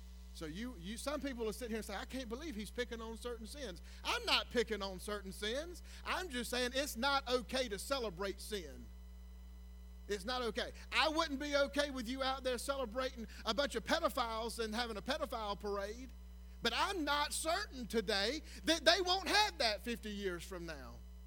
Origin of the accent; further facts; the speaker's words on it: United States; I am proud as an American